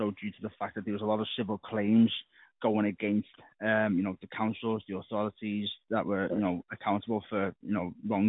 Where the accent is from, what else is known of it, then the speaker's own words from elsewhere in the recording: Liverpool, North West England, United Kingdom; I'm from Liverpool, support Everton